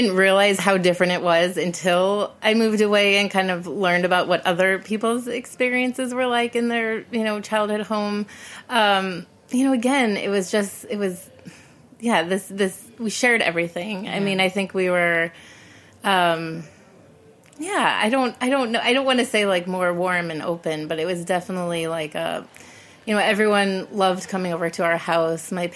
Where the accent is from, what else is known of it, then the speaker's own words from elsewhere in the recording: Chicago, Illinois, United States; So I grew up in the suburbs of Chicago, not the city.